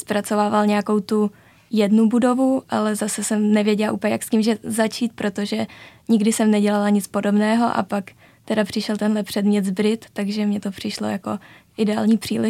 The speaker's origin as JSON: {"language": "Czech", "town": "Strančice", "region": "Central Bohemian Region", "country": "Czechia", "said": "já jsem právě ze Strančic, což je vesnice, která je 2 stanice vlakem od Říčan. Takže já jsem vlastně do Říčan chodila 8 let na gymnázium"}